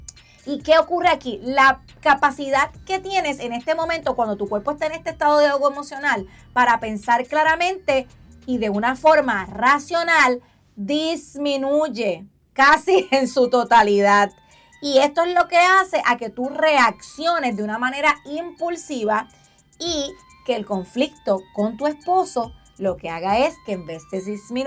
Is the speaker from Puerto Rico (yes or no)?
yes; Puerto Rico; como dicen en mi país Puerto Rico, enfogonadas.